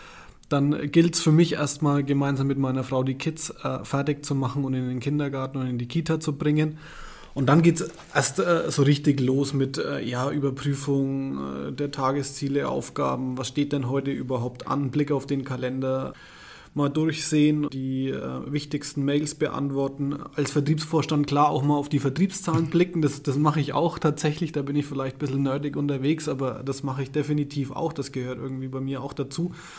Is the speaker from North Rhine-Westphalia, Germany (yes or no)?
no; Nuremberg, Bavaria, Germany; Ich komme nämlich ursprünglich aus Nürnberg